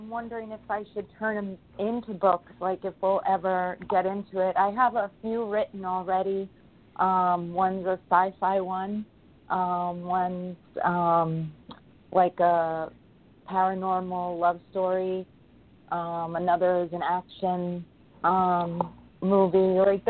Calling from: New York, United States; I'm in New York.

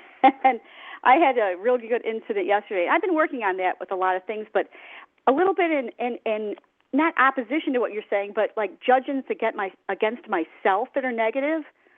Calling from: Chicago, Illinois, United States; from Chicago.

